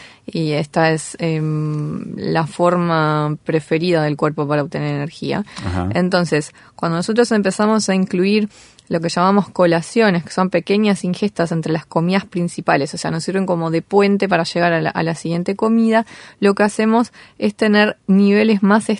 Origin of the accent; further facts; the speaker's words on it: Uruguay; como buenos uruguayos siempre queremos hacer todo lo que no hicimos en el año.